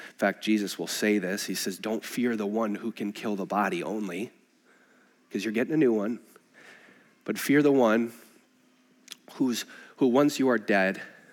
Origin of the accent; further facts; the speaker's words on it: Minneapolis, Minnesota, United States; You know, growing up in Minneapolis, a bunch of Scandinavians.